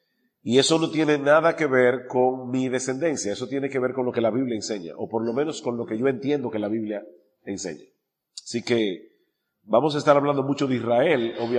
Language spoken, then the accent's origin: Spanish; Dominican Republic; yo soy palestino yo soy dominicano, pero soy palestino de descendencia.